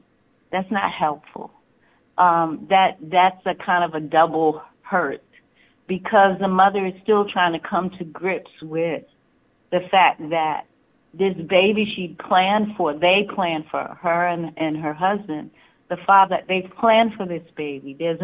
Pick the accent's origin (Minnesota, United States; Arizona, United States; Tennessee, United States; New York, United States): New York, United States; I'm a New Yorker. So in the winter, just as it's beginning to snow